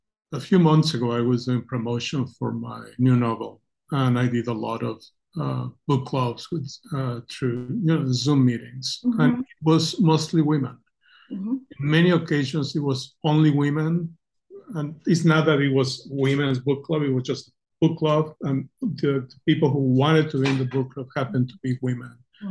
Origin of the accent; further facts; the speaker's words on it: Mexico City, Mexico; now in San Francisco, United States; when I came in 1986 from Mexico City.